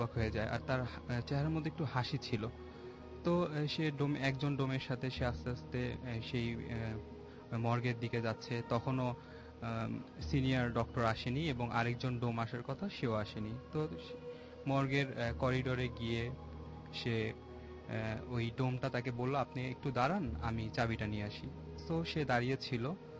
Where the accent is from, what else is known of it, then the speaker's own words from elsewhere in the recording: Dhaka, Dhaka Division, Bangladesh; মিরপুর থেকে এসেছি।